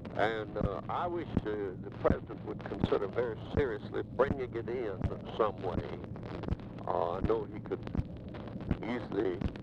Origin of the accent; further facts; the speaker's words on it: Alabama, United States; asked to announce the first four anti-poverty projects in Alabama. One of which, by the way, is in my hometown.